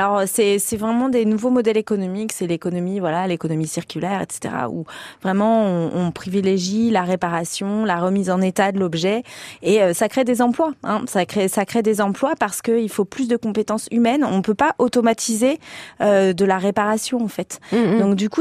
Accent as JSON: {"language": "French", "town": "Rouen", "region": "Normandy", "country": "France", "said": "c'est vrai que moi je suis de Rouen aussi, donc effectivement je confirme que à Rouen vraiment c'est vraiment chouette"}